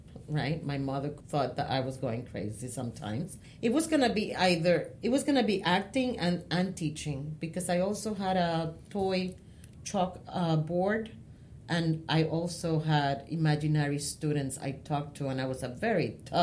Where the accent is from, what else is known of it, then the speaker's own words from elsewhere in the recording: Puerto Rico; also born or lived in Manatí; I was born and raised in Puerto Rico.